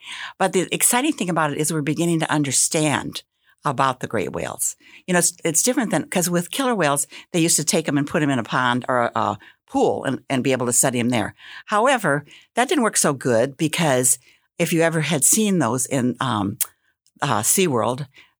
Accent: Wisconsin, United States; accent: Wisconsin twang; I'm from Wisconsin. Can you hear that Wisconsin twang?

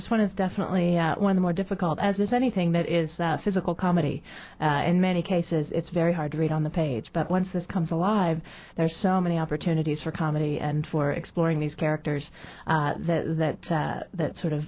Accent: Indiana, United States; now in New York, United States; I'm from Indiana originally. I live in New York now.

